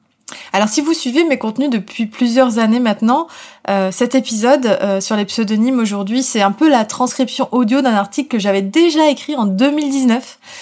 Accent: France; donc je suis française, donc autant avoir un pseudonyme français

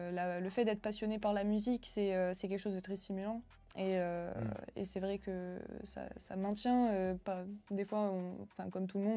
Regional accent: Arras, Hauts-de-France, France; also born or lived in Perpignan; je suis originaire d'Arras à la toute base. Je suis née à Arras. Maintenant, j'ai vécu très très proche de Perpignan pendant 10 ans. J'ai tourné un petit peu sur le sud après ça. Et je suis montée sur Saint-Quentin en mars de cette année

